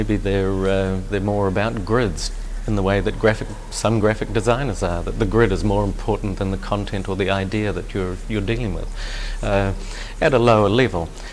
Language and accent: English; Auckland, New Zealand; when I was growing up in Panmure and Auckland